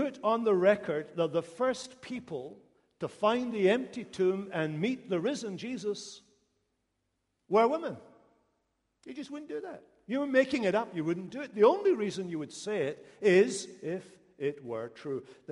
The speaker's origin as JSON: {"language": "English", "region": "Scotland", "country": "United Kingdom", "said": "And I come from Scotland, and I come from a part of Scotland called Lanarkshire."}